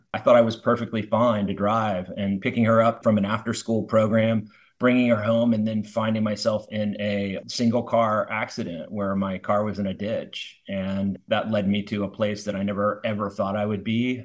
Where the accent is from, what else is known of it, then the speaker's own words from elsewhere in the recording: Harrisonburg, Virginia, United States; I'm from Harrisonburg, Virginia.